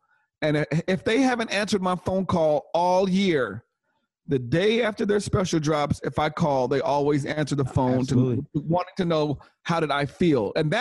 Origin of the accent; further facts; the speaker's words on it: Inglewood, California, United States; which is great because I'm from Inglewood, and it's great when I could bring people like you and Dave and Tiffany down